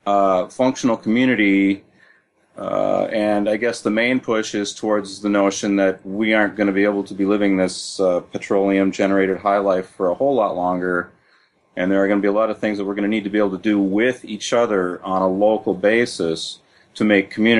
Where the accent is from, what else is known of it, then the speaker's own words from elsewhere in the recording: Minneapolis, Minnesota, United States; I'm originally from Minneapolis, St. Paul.